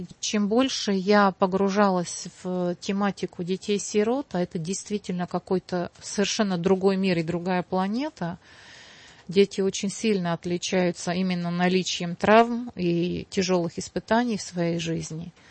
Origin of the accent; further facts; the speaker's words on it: Slovakia; Я выросла в Татрах, в горах Словакии, и...